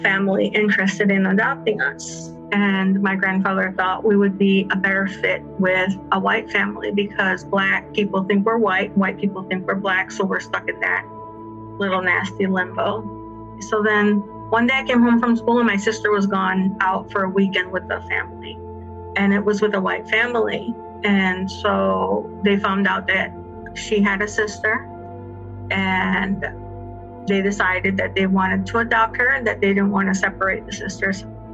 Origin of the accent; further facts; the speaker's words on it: Jamaica; born there; I was born in Jamaica in November 15th, 1970. My mom is a Jamaican woman and my father is a Canadian gentleman.